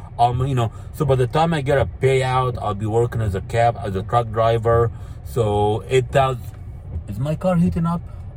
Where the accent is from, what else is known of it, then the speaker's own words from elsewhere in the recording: Florida, United States; now in Asheville, United States; You know, I'm from Florida. I'm not used to this mountain life. So I guess here in Asheville, because it's 2,200 feet up in the mountains